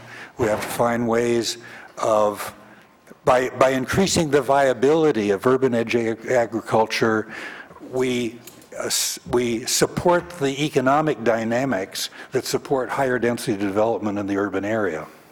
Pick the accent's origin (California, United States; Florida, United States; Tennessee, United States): California, United States; San Jose; I'm from San Jose. I'm the retired principal planner for Santa Clara County